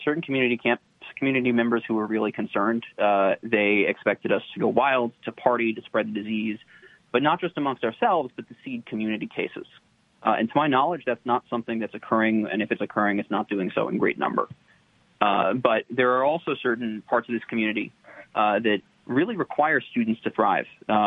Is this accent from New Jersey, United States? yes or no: yes; New Jersey, United States; I'm from New Jersey. I was pretty risk averse because my state got hit hard.